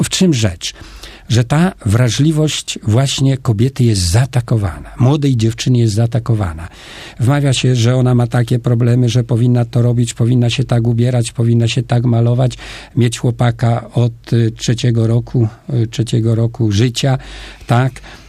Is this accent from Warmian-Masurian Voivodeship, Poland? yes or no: no; Lesser Poland, Poland; bo pochodzę z okolic Tuchowa